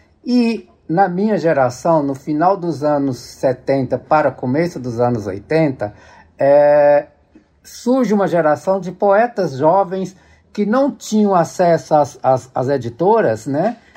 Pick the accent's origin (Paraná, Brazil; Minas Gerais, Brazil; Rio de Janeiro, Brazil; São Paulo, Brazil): Minas Gerais, Brazil; Estrela do Sul; also born or lived in Brasília; eu saí da minha cidade, eu sou de uma pequena cidade do interior de Minas Gerais, né, chama Estrela do Sul, que tem lá uns 5 mil, 6 mil habitantes, contando zona rural e a cidade, etc. Quando eu saio de lá, eu vou para Brasília para tentar entrar na UNB.